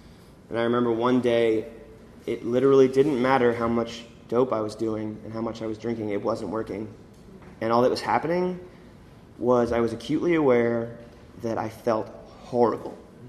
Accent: San Francisco, California, United States; born there; now in New York, United States; I went out west for college. I was born in San Francisco, so I kind of missed the West Coast.

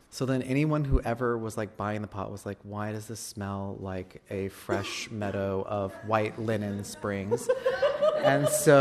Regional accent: Arizona, United States; And I grew up in Arizona, and we used to hang out.

